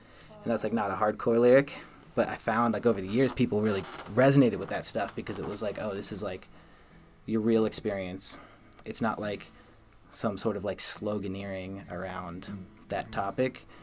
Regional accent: Utah, United States; I think growing up in Utah, you have that Western sort of, like, for me, I raged against it as a kid.

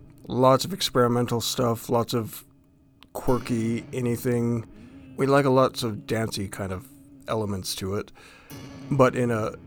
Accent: Utah, United States; Growing up in Utah Valley in the early and mid 80s was a bonkers experience for sure.

